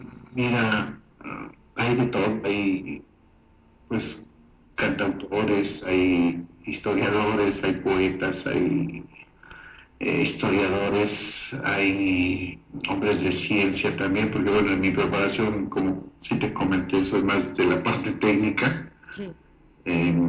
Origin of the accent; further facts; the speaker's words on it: Mexico; para que nos sintamos más orgullosos como mexicanos